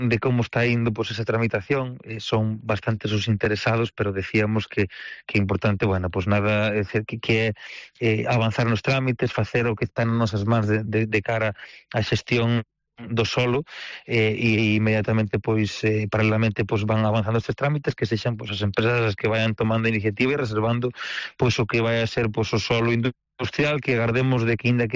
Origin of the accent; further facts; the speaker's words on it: A Estrada, Galicia, Spain; ese paraíso natural, pero tamén ten que ser esa zona onde podemos vivir os que somos estradenses